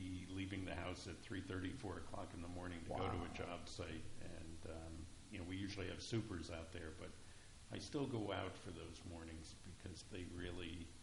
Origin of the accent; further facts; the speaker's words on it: Whitehouse, New Jersey, United States; I grew up in East White House. My grandfather had a farm next to the East White House firehouse, and we grew up on Lamington Road.